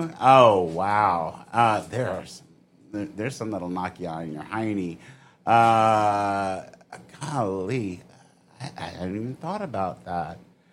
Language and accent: English; New Orleans, Louisiana, United States; Like I'm from New Orleans originally, and you know we are a cocktail culture there